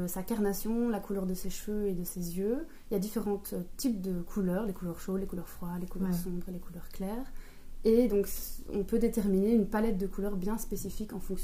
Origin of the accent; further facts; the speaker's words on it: Brussels, Belgium; j'ai 30 ans et je suis bruxelloise. J'habite à Bruxelles depuis que je suis née et je suis conseillère en images.